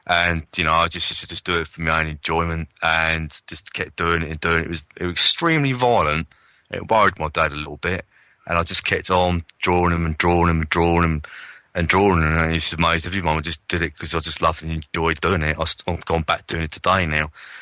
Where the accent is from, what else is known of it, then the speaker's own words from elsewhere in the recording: Ashford, South East England, United Kingdom; I come from Ashford originally. I was born and raised in Ashford in Kent.